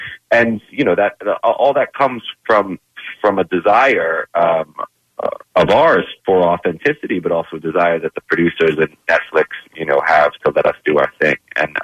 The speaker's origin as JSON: {"language": "English", "town": "Philadelphia", "region": "Pennsylvania", "country": "United States", "tie": "born or raised there", "said": "But you know, I grew up in Philadelphia, so I guess I just got the gene. I got the Philly gene."}